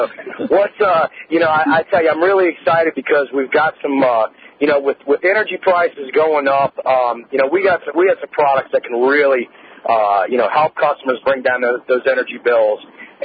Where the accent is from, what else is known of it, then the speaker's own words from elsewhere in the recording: Louisiana, United States; being born and raised in Louisiana, we use an indigenous natural resource like sugarcane to make a polyurethane foam.